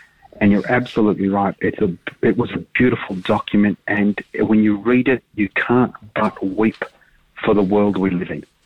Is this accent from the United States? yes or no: no; Australia; And I said, well, I'm Australian too.